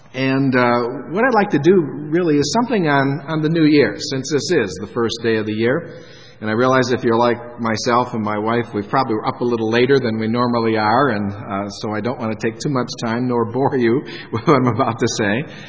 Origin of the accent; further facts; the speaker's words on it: Detroit, Michigan, United States; which I was from Detroit, lived in Detroit all my life, the Lower East Side of Detroit